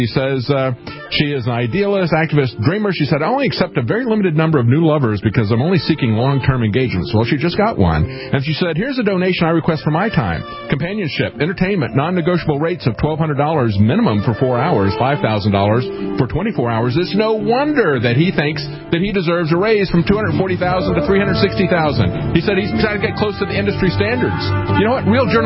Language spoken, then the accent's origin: English; Tampa, Florida, United States; I grew up in Tampa.